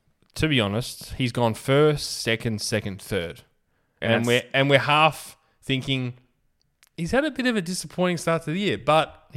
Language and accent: English; Australia; Being an Aussie, this is the closest we're going to be to have a world championship for a very long time.